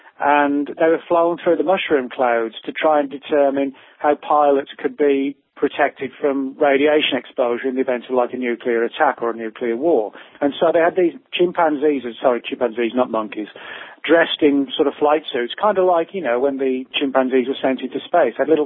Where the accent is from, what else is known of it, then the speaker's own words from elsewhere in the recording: United Kingdom; where I grew up in Britain